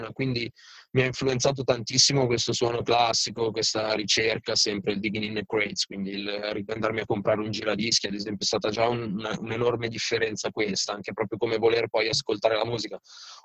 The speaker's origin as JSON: {"language": "Italian", "town": "Varese", "region": "Lombardy", "country": "Italy", "tie": "born or raised there", "said": "io sto a Varese innanzitutto, sono nato a Varese, sto a Varese e rappo praticamente da 10 anni"}